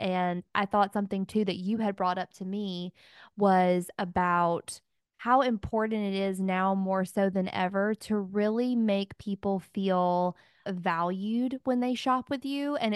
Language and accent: English; the South, United States; I've always said Temu, but I'm from the South, so I don't know.